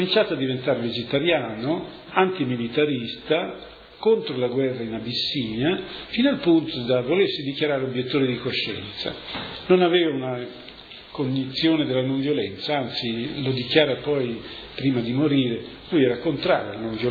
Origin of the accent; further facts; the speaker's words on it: Senigallia, Marche, Italy; moved away as an adult; also born or lived in Rimini / Pisa / Naples; abitavo a Senigallia fino a 24 anni, fino a quando sono andato all'Università a Pisa a studiare, e poi sono nato a Rimini, quindi sono qui nei dintorni